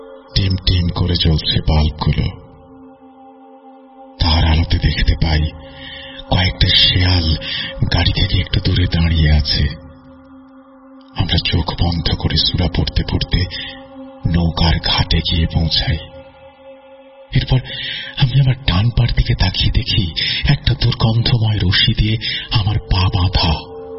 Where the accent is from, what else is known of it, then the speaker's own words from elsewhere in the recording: Sirajganj, Rajshahi Division, Bangladesh; আমার খালা আমাদের সিরাজগঞ্জের কোনো একটা স্বনামধন্য হসপিটালে মারা গেছেন। হসপিটাল থেকে আমাদের বাড়ি কাছে হয়